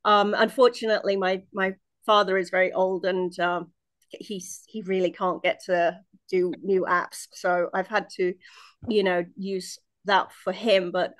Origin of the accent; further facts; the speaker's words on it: United Kingdom; I'm in obviously miles and miles away from where my home is. I'm British. And so, I have relatives in the UK